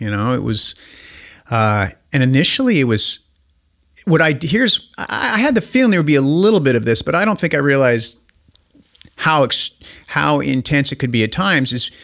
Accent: Spokane, Washington, United States; I'm this dork from Spokane, Washington.

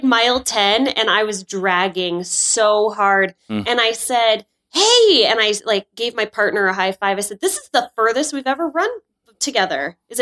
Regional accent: North Dakota, United States; Maybe it's because I'm from North Dakota and we're just one and the same, but there's no accent.

